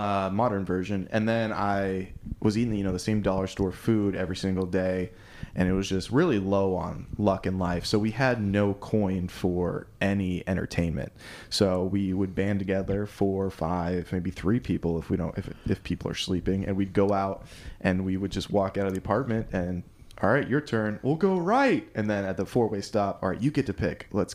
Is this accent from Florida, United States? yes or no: no; Las Vegas, Nevada, United States; also born or lived in South Georgia, United States; I never wanted to develop a Southern accent because my cool thing is like, oh, I'm from Vegas.